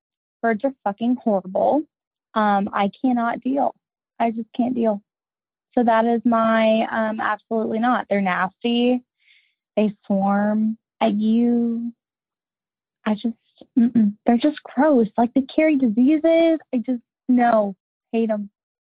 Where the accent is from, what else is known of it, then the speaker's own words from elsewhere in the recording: Atlanta, Georgia, United States; Hey, Heather, longtime listener … I'm from Atlanta, your hometown.